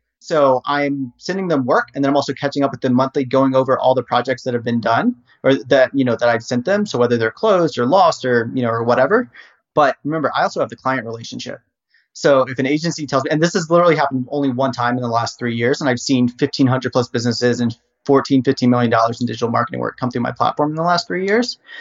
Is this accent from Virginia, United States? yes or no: yes; Harrisonburg, Virginia, United States; I was born and raised in Virginia and wanted to go to university to do basically video production. So I was raised in Harrisonburg, and James Madison University is there.